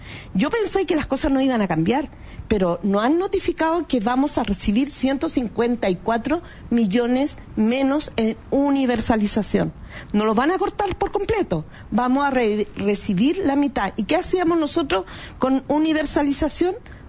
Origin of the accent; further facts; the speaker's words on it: Chile; estamos sintiendo que somos chilenos de segunda categoría.